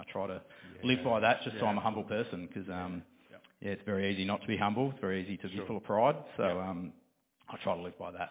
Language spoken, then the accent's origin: English; Geelong, Victoria, Australia; Because I was born in Geelong and Dad used to take me